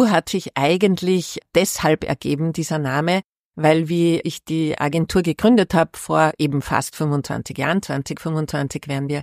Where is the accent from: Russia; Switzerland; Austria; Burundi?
Austria; Salzburg; also born or lived in Kufstein / Vienna; also schon über 30 Jahre in Oberösterreich, bin aber eben in Kufstein geboren und in Salzburg aufgewachsen und habe dann in Wien studiert und sitze jetzt so quasi ein bisschen in der Mitte